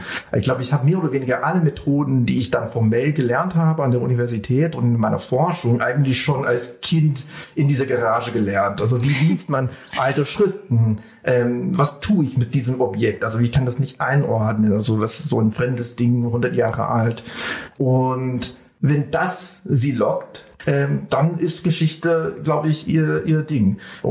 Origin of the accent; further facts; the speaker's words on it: California, United States; also ich gebe denen so ein Bild von meinem Haus, in meiner Kindheit in Kalifornien.